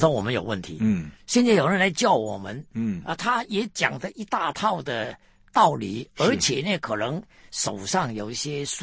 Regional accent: Guangdong, China; 可能也是我们广东人说见过鬼就怕黑了

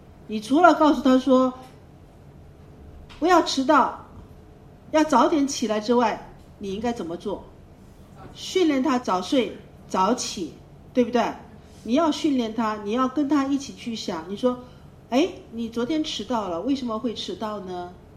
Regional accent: China; 那我们中国人做父母的，我们常常忽略一个

